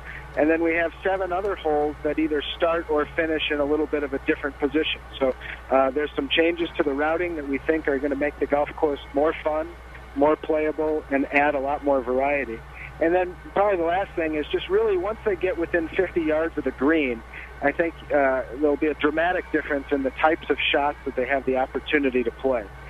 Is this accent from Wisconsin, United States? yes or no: yes; Madison, Wisconsin, United States; now in California, United States; born and raised in Madison and went to the UW and lifelong Badger. And I live in California now, but Wisconsin will always be home.